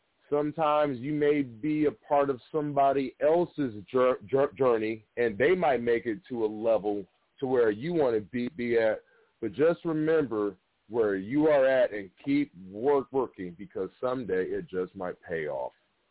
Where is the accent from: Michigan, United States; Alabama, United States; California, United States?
Michigan, United States; Detroit; I'm from Detroit, and I would have loved to see him go all the way